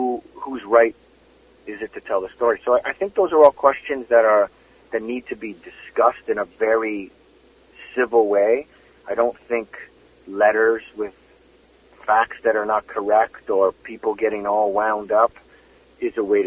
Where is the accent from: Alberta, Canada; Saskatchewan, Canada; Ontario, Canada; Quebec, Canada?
Ontario, Canada; Toronto; now in Vancouver, Canada; I feel I'm from Toronto originally, but Vancouver is my adult home when it comes to Canada. Like, I can't imagine living anywhere else anymore.